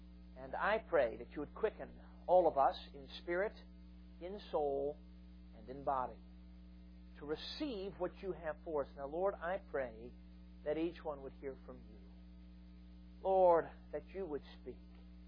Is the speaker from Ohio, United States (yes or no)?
no; Chicago, Illinois, United States; now in Michigan, United States; Now, I'm a Chicago boy, though I've based out of Michigan since 98. I grew up in Chicago. I'm a city boy.